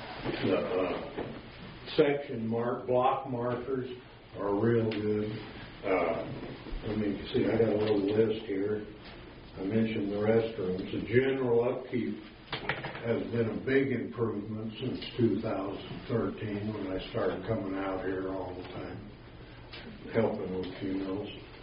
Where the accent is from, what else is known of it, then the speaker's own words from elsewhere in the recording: Buffalo, New York, United States; I'm from Buffalo here. I moved here in 13